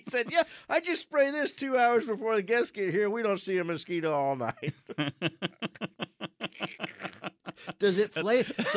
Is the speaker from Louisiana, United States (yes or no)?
yes; Louisiana, United States; You know, I'm from South Louisiana, and you have to have it completely screened in.